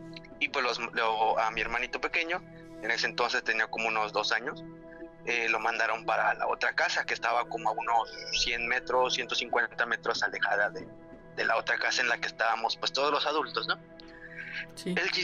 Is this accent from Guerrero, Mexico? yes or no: yes; Iguala, Guerrero, Mexico; Yo soy originario de Guerrero, de Iguala, Guerrero, justamente.